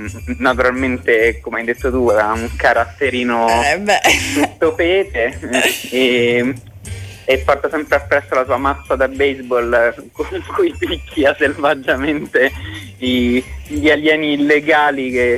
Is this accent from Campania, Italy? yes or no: no; Rome, Lazio, Italy; No, lo posso mangiare, essendo romano.